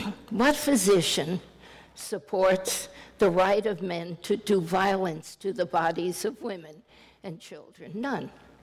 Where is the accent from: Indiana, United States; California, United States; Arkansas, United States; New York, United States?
Arkansas, United States; and I'm from Arkansas, did you know that? 26 years there, and I still haven't learned the language.